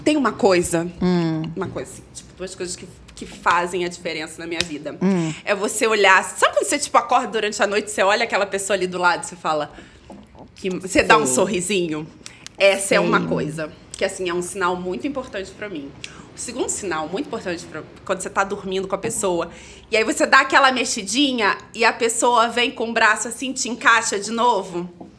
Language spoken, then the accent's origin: Portuguese; Rio de Janeiro, Brazil; Não, eu sou do Rio, Zona Norte, subúrbio.